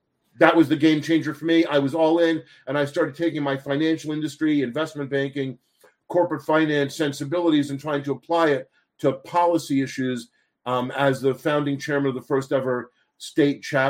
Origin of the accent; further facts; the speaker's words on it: New Jersey, United States; now in New York, United States; And then I moved to New York from New Jersey